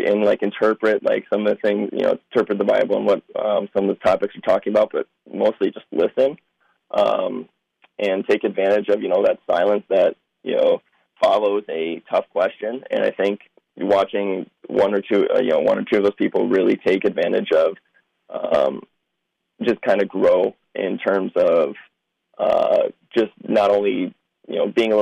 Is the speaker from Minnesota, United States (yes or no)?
yes; Minnesota, United States; I mean, growing up in Minnesota, and especially with the University of Minnesota being the only D1 university, I was born and raised a Gopher fan.